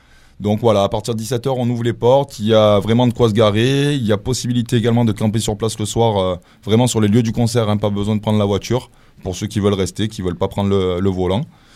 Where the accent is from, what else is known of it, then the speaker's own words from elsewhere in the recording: Montélimar, Auvergne-Rhône-Alpes, France; Moi je suis de Montélimar